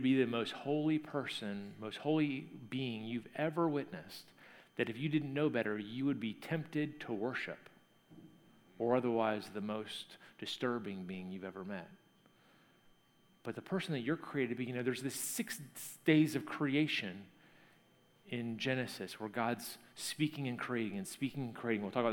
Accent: Georgia, United States; I said in first service, I said, I'm from Georgia. I don't know Texas stuff.

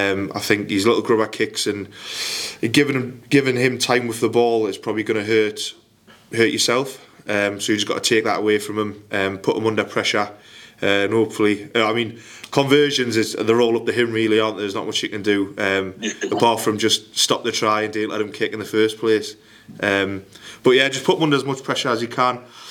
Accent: Scotland, United Kingdom; born there; Yeah, obviously I was born in Scotland myself

